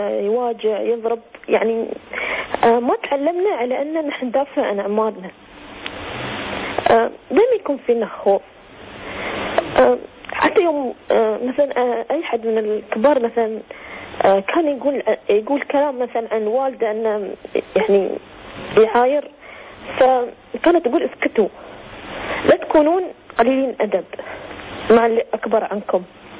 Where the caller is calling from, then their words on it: Dubai, United Arab Emirates